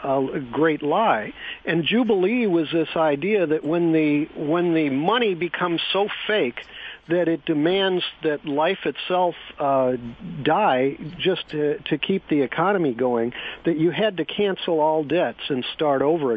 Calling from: California, United States; I'm calling from California where we were subject to Enron

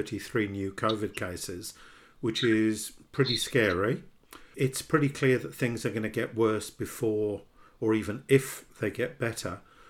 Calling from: Melbourne, Victoria, Australia; I'm speaking from Melbourne, from Victoria.

